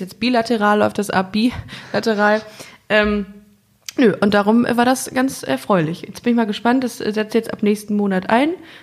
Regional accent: Düsseldorf, North Rhine-Westphalia, Germany; Ich komme aus Düsseldorf.

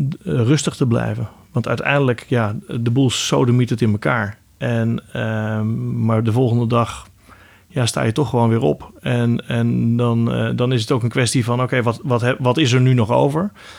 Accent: Kuinre, Overijssel, Netherlands; born there

